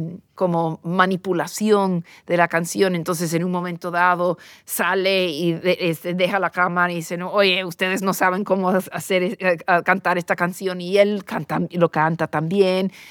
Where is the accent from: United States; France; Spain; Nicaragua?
United States; New York City, New York; yo soy neoyorquina y no sabía que eso existía